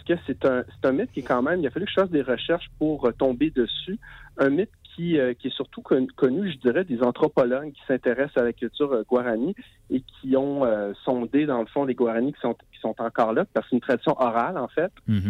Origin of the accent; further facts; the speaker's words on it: Paraguay; comme mes origines à moi, mes origines culturelles. Je viens du Paraguay